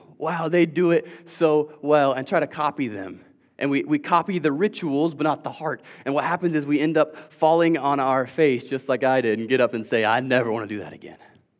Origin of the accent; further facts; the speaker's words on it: Illinois, United States; When I was a kid, I grew up in Illinois, but most of our extended family lived in Georgia.